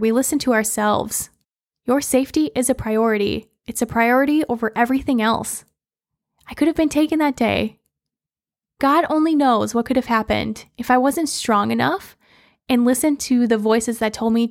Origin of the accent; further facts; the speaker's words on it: Scotland, United Kingdom; I'm Scottish. I love bagpipes.